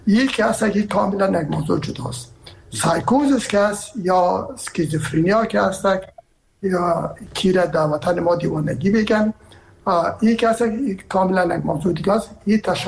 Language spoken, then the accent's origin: Persian; Herat, Afghanistan; ما که هستم از هرات هستم و پدر و مادر من هرات هستن،